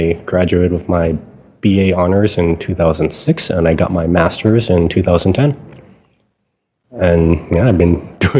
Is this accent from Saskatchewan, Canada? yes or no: yes; Saskatoon, Saskatchewan, Canada; I'm actually born and raised in Saskatoon, but my parents immigrated from Vietnam after the Vietnam War.